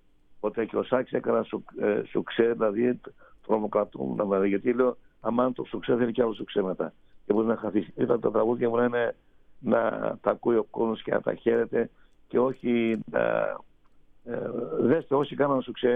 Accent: Macedonia, Greece; τα δημοτικά τραγούδια της πατρίδας μου, της Μακεδονίας, οι κομπανίες που ερχόταν και παίζανε στο χωριό μου

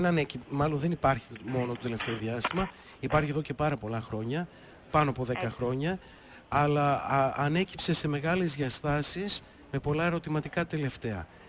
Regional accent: Evosmos, Central Macedonia, Greece; Γεννήθηκα, ζω και εργάζομαι στον Εύωσμο εδώ και 49 χρόνια. Τον πονώ τον τόπο μου.

